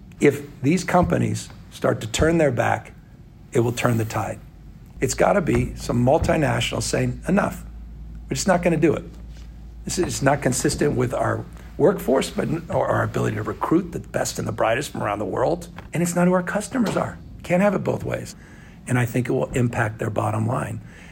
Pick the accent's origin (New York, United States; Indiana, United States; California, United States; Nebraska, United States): California, United States; I can at least express as a Californian, not passively any longer.